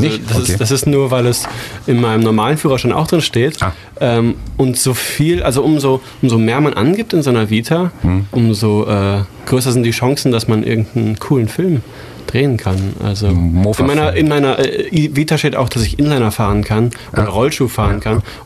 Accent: Bielefeld, North Rhine-Westphalia, Germany; Ich bin in Bielefeld aufgewachsen.

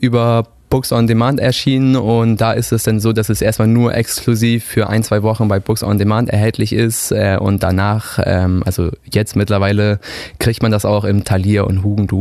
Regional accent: Bremen area, Germany; Ich bin bei Bremen die Ecke ungefähr groß geworden, habe da probiert, mein Abitur zu machen. Das hat leider nicht funktioniert und dann bin ich nach Hamburg umgezogen

